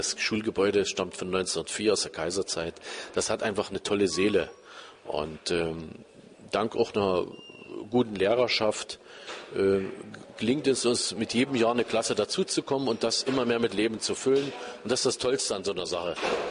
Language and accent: German; East Germany, Germany; ich bin in der DDR aufgewachsen und da stehe ich dazu.